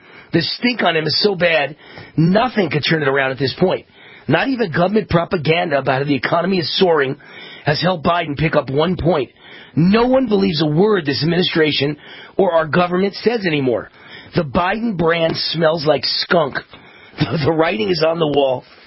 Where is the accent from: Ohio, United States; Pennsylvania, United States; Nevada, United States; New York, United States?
Nevada, United States; 8 points in Nevada, my home state